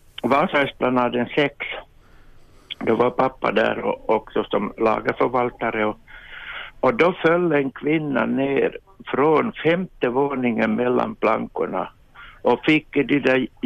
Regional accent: Vaasa, Ostrobothnia, Finland; jag är uppvuxen i Vasa.

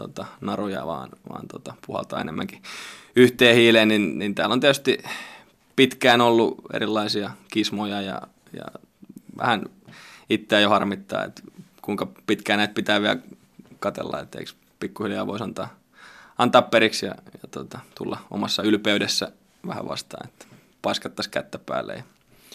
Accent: Lahti, Päijänne Tavastia, Finland; ikinä musta ei stadilaista saa. Että kyllä mä oon aina sielläkin sanonut, että minä olen lahdesta kotoisin ja lahtelainen henkeä vereen.

